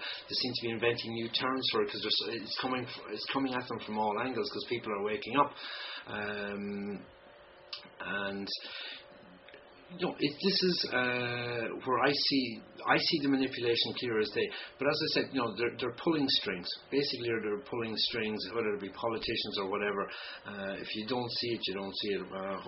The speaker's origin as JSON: {"language": "English", "country": "Ireland", "said": "If I'm saying, where are you from? I'm Irish."}